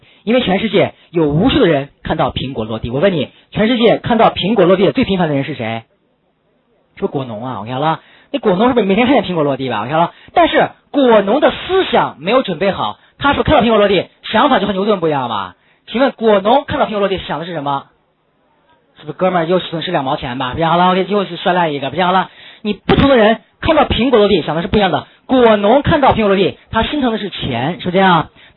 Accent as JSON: {"language": "Chinese", "country": "China", "said": "咱们都是中国人，"}